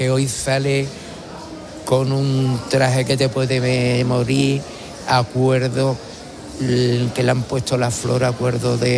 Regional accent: Jerez, Andalusia, Spain; A mí de pequeño, cuando yo era en Jerez, mis padres con 4 años me sacaron con la coronación de espinas de Jerez del barrio San Pedro, de la calle Arco

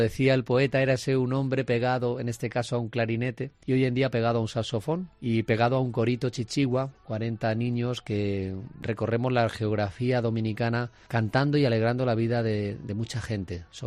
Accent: Herencia, Castilla-La Mancha, Spain; he estado en mi pueblo, en Herencia, a los cuales le mando un saludo a todos los herencianos. Y bueno, es siempre una satisfacción volver uno a su pueblo y a sus raíces.

